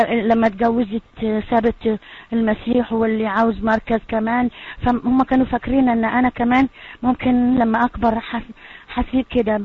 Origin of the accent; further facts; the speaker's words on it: Algiers, Algiers Province, Algeria; انا زي ما قال الاخ من الجزائر، ولدت في الجزائر العاصمة، وكبرت وعشت هناك كتير، ومن عيلة طبعا مسلمة.